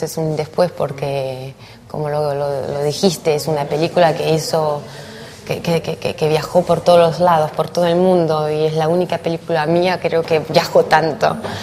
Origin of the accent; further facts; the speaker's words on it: Argentina; now in France; soy más francesa que argentina, estoy acá hace 38 años, pero me encanta ir allá, mi familia, todo.